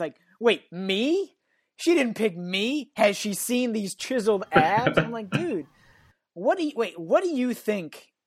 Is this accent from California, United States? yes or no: yes; San Francisco, California, United States; Grant is from my hometown, San Francisco.